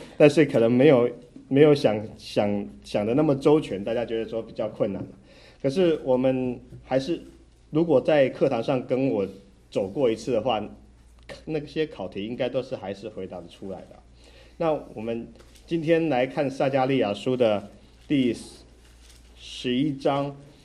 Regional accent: Taiwan; accent: Taiwanese Mandarin; 因为我讲话有台湾国语

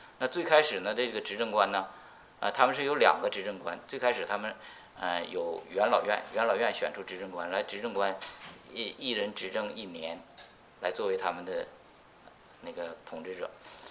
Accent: China; 那我们中国人说龙的传人，他们说他们是狼的传人。

